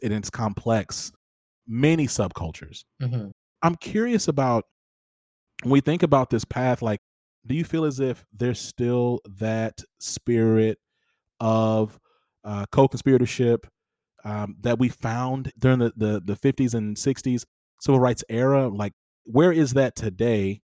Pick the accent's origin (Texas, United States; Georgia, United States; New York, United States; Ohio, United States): Georgia, United States; born there; especially I was born in Georgia and so on and so forth.